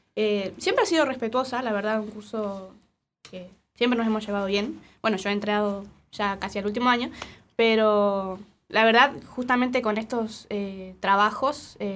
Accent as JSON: {"language": "Spanish", "region": "Entre Ríos", "country": "Argentina", "lives_now": "Neuquén, Argentina", "said": "yo no soy de acá, de Neuquén. Yo soy de Entre Ríos, vengo del norte."}